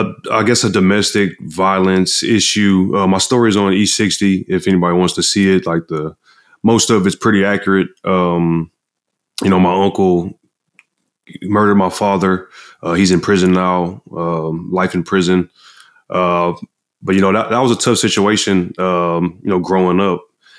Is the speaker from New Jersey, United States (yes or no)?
no; Galveston, Texas, United States; You know, I'm from Galveston, Texas.